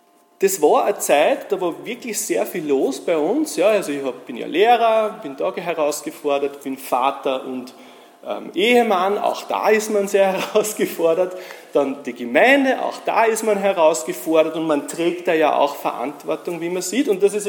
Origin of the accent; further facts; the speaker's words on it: Tyrol, Austria; Also ich bin ja ursprünglich aus Tirol